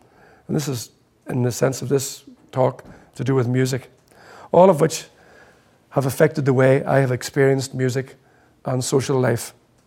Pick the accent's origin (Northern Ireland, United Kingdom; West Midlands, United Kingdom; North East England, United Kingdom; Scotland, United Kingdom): Northern Ireland, United Kingdom; Belfast; I'm from Belfast